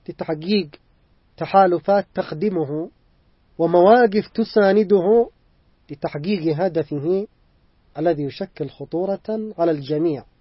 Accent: Yemen; نحن كشعب يمني كان موقفنا واضحا ومعلنا من بداية هذه الجولة

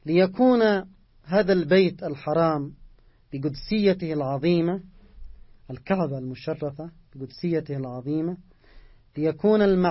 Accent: Yemen; ونحن كشعب يمني بين هذه الأمة

